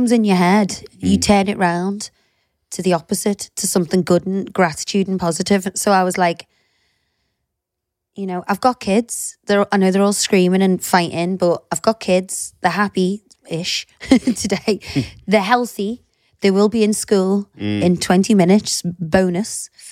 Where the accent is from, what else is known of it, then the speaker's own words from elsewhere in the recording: Ireland; I'm Irish and South African. My dad's mum's dad was fully South African.